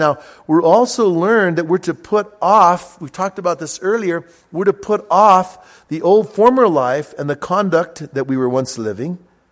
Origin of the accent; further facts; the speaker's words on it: Bernalillo, New Mexico, United States; Me and my brothers, we grew up outside. I grew up in Bernalillo.